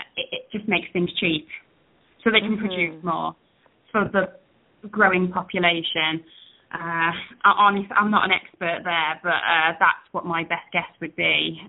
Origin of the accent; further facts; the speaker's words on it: United Kingdom; We're British, after all.